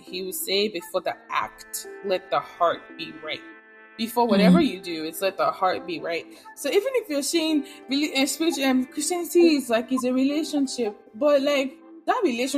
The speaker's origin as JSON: {"language": "English", "country": "Nigeria", "tie": "born or raised there", "said": "at least growing up in Nigeria, I see that you're a spiritual person."}